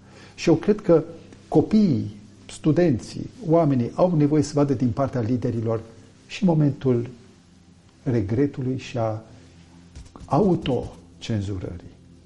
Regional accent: Romania; Eu sunt român pentru că am stat între români.

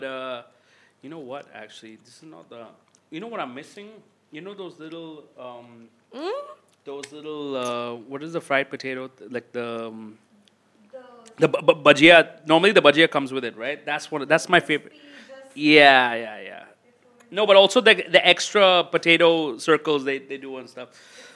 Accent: Hong Kong; And also because I grew up in Hong Kong. You know, I love dim sum.

